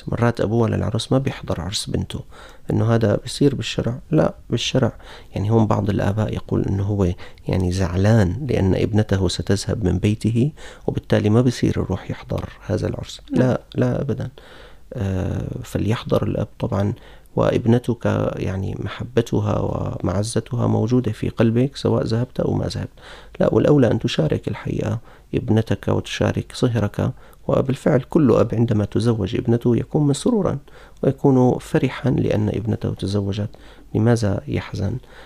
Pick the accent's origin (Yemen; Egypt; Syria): Syria; Levant; يعني كما يقال عندنا في الشام أنه لها مقدم ومؤخر